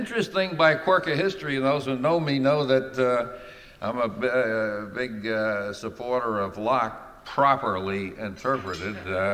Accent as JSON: {"language": "English", "country": "Ireland", "said": "Being an Irishman, I never liked that worker stuff."}